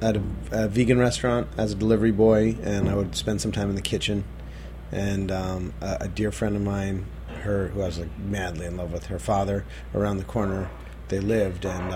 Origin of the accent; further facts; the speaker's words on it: New York, United States; I grew up on the Upper East Side, yeah.